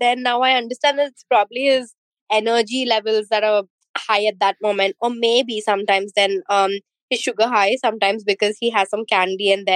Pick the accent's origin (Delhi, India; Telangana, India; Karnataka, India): Telangana, India; Hyderabad; I'm from India, Hyderabad.